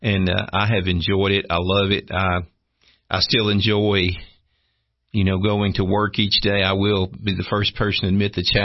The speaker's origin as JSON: {"language": "English", "country": "United States", "tie": "born or raised there", "said": "I grew up in Van Buren County. My mom and dad, you know, we moved back there, you know, to help take care of family. And, I grew up, you know, up there in the 80s"}